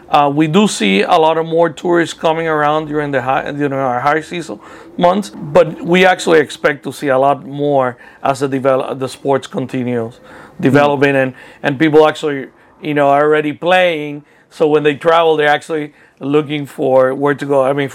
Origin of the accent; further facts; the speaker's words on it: Puerto Rico; also born or lived in Anguilla; now in Saint Martin; I'm originally from Puerto Rico. My parents are Cuban, and I lived in between St. Martin and Anguilla for the last, you know, 32 years.